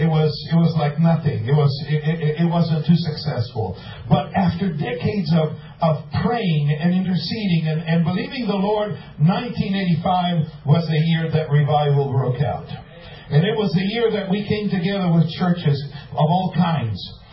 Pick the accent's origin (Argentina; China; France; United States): Argentina; Rosario, Santa Fe; English is a second language; I remember when the man of God came to my hometown, Rosario.